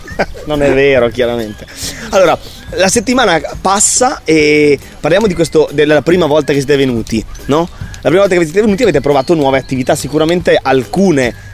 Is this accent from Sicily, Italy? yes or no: no; Brescia, Lombardy, Italy; anch'io sono nato e cresciuto quel poco a Brescia.